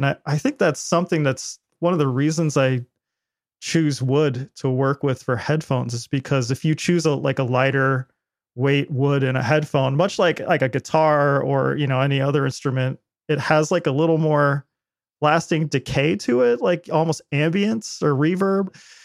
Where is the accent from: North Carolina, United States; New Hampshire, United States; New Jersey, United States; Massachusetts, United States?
New Hampshire, United States; Lyme; I grew up in Lyme, New Hampshire, which is like the town over from Hanover where Dartmouth College is.